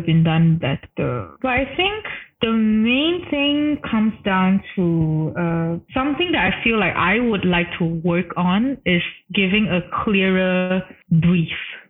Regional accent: Malaysia; And it's like, I guess being like a Malaysian, it's something that is a little bit frowned upon.

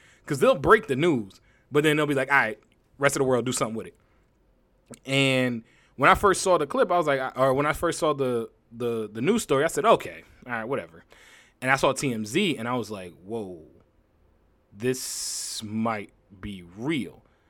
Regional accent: Connecticut, United States; I mean, I grew up in Connecticut. I live in Connecticut now.

